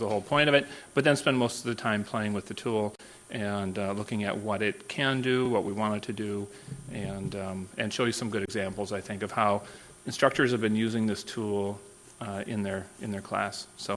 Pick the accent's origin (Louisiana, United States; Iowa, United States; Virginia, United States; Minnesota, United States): Minnesota, United States; And I'm from Minnesota, so it means a lot that you're here.